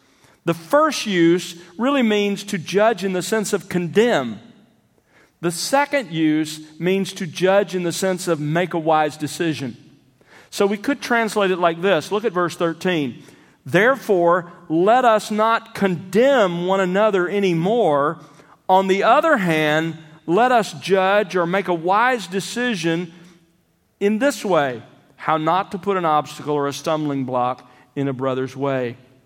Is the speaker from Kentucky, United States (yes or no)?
no; Alabama, United States; When I was growing up in South Alabama, we would occasionally get the bright idea to catch a squirrel